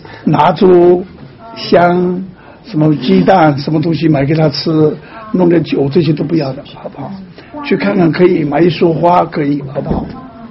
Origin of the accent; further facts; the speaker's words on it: China; 就是我们中国人的遗传